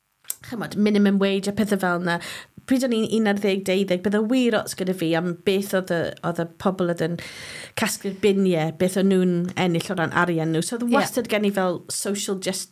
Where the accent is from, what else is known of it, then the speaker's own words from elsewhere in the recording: Cardiff, Wales, United Kingdom; also born or lived in England; Ond ges i magu yn Gaerdydd, es i ysgol Glantaf, a dwi'n nhad i ddim yn siarad Cymraeg, ond mae mam yn